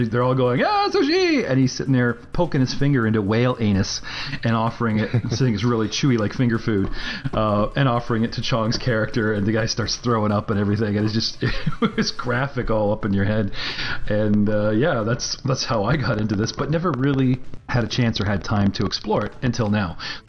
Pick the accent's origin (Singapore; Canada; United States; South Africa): Canada; Kawartha Lakes, Ontario; I'm a Canadian myself and up in the Kawartha Lakes.